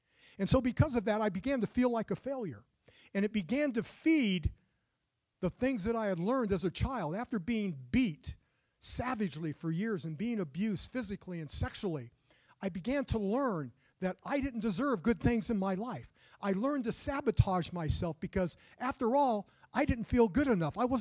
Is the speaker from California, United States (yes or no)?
yes; San Fernando, California, United States; I grew up right here in San Fernando.